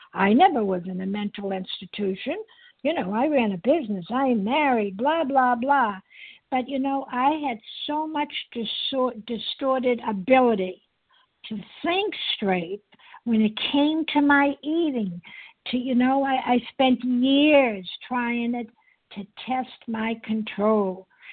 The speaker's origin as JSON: {"language": "English", "region": "Massachusetts", "country": "United States", "said": "From the West Coast, I'm from the East Coast, Massachusetts."}